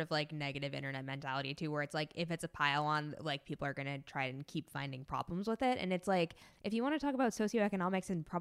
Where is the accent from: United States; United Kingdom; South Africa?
United States; New Hampshire; It takes place in New Hampshire, which is my home state.